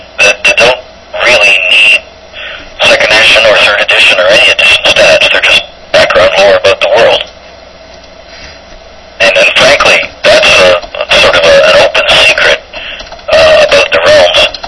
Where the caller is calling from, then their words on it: Ontario, Canada; I'm calling in from Ontario in Canada, just north of Pennsylvania, New York State.